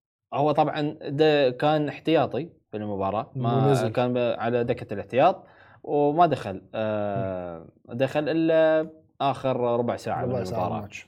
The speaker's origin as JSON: {"language": "Arabic", "country": "Bahrain", "said": "كوني أنا بحريني أنا زعلان اليوم، خسرنا"}